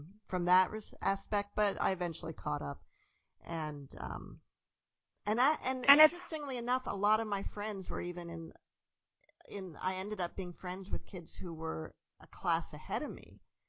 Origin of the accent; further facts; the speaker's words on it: Iowa, United States; also born or lived in Pennsylvania; Yeah, I was somewhat younger than most of my classmates when we moved, about the same age as Grace, but we moved from Pennsylvania to Iowa.